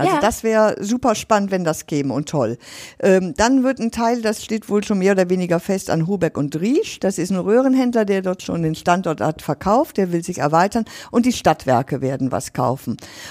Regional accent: Ratingen, North Rhine-Westphalia, Germany; Ich bin gebürtige Raterin, ich bin mit diesem Mannesmann früher, dann Vallorec, einfach groß geworden.

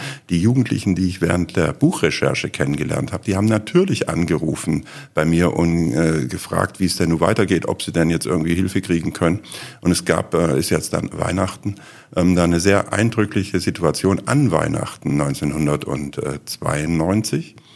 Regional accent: Donaueschingen, Baden-Württemberg, Germany; weil ich eben vom Land komme und weil ich aus einer Kleinstadt, Donaueschingen im Schwarzwald komme

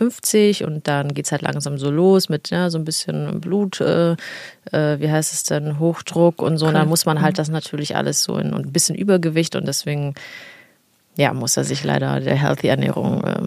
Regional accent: Italy; Also als Italienerin ist das so...

